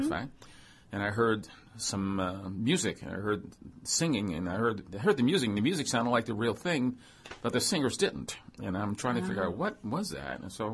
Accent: New York, United States; Well, I was raised in New York, so we used to go to a lot of plays and a lot of shows. We had the Apollo, you had Carnegie Hall, you had all these other venues

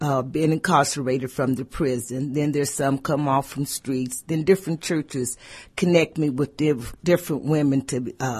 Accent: Columbus, Ohio, United States; I'm born and raised in Columbus, Ohio.

